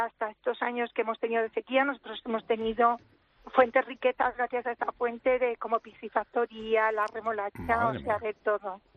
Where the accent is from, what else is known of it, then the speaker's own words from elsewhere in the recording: Cella, Aragon, Spain; Y mi pueblo, no es porque sea de aquí, los de Cella somos muy muy anfitriones